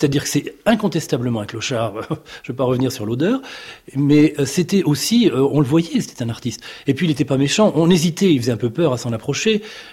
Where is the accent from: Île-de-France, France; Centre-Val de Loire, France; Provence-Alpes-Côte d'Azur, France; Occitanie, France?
Centre-Val de Loire, France; Bourges; Quand j'étais petit, j'étais à Bourges. Et quand j'étais petit, c'était dans les années 1960 et quelques. Donc imaginez qu'en 63, j'avais 10 ans.